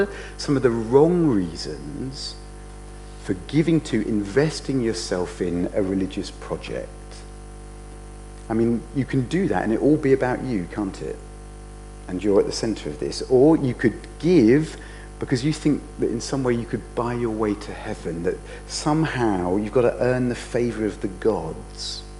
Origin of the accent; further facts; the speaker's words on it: Bognor Regis, South East England, United Kingdom; Or visit my hometown of Bognor Regis, which might also bring death on pretty quickly.